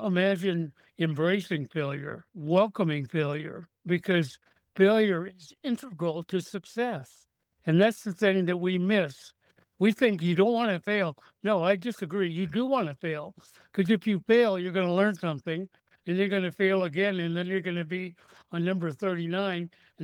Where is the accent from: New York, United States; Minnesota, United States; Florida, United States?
Minnesota, United States; Owatonna; when I was brought up in Owatonna, I was taught